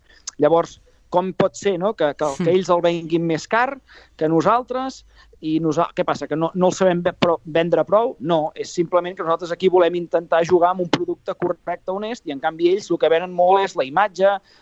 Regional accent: Catalonia, Spain; nosaltres som més catalans que ningú i defensem el producte de la terra

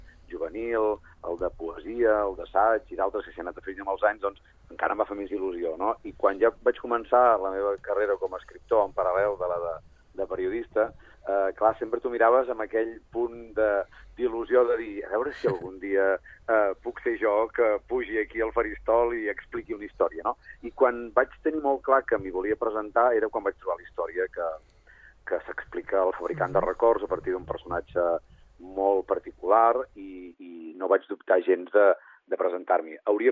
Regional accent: Besalú, Catalonia, Spain; Jo sóc fill de Besalú, això és un petit poble de les comarques de Girona, de la comarca de la Garrotxa

